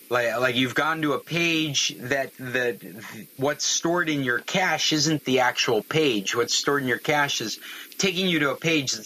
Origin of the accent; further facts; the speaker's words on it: Alaska, United States; Those are the kinds of jumps in prices in oil barrels that I remember from my youth growing up in Alaska.